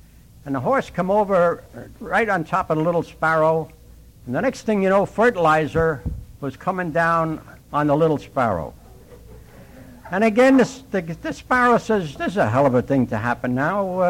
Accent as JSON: {"language": "English", "region": "New York", "country": "United States", "lives_now": "California, United States", "said": "I'm out in California now 5 years, and I'm a New Yorker, an AA New Yorker."}